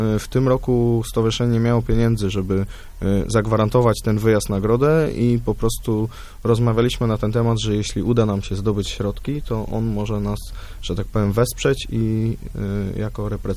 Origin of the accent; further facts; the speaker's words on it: Leszno, Greater Poland Voivodeship, Poland; bo oboje jesteśmy z Leszna